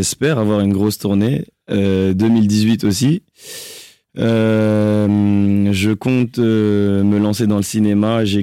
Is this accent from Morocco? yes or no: no; France; born there; Je suis né en France et j'allais en vacances très très tôt en Guinée.